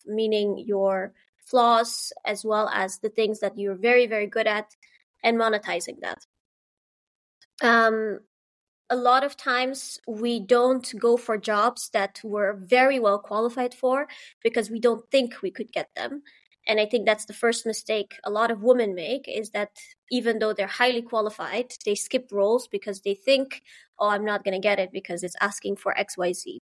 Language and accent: English; Netherlands; also born or lived in Afghanistan / Philippines; I was born in Afghanistan. I grew up in the Netherlands.